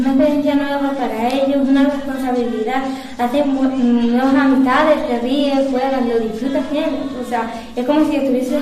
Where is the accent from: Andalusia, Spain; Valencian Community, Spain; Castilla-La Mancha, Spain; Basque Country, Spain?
Castilla-La Mancha, Spain; Cuenca; vengo de Cuenca